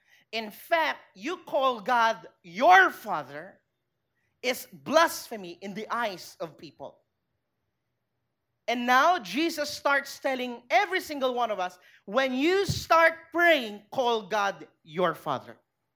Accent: Philippines; we live in the Philippines, we grew up in the Philippines, got baptized, got birthed again in the Philippines.

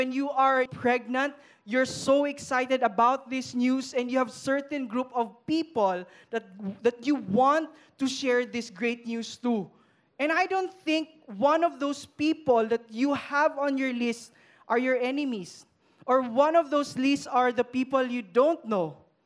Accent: Philippines; As a Filipino, Christmas is the longest holidays that we love to celebrate.

